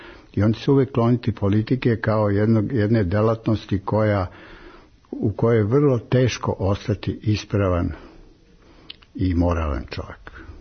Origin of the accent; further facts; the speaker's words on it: Serbia; Ja sam odrastao u Srbiji.